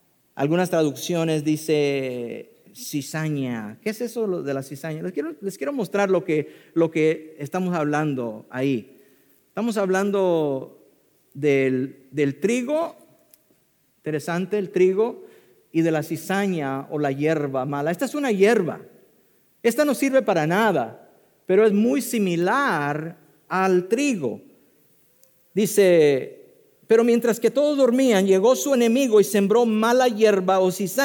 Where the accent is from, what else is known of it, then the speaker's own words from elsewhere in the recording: Mexico; Yo soy mexicano, lo que no sabía.